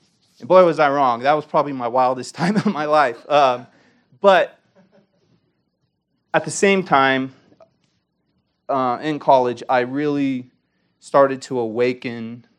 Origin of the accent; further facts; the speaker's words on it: Turlock, California, United States; I grew up in Turlock, California. That's where I met Eric, at Calvary Baptist Church.